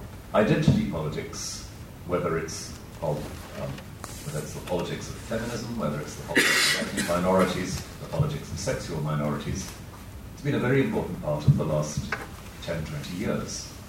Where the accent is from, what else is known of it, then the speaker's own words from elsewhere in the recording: Wales, United Kingdom; as Welsh people, we inherit. We actually, this small nation, took deeply seriously the moral priority of education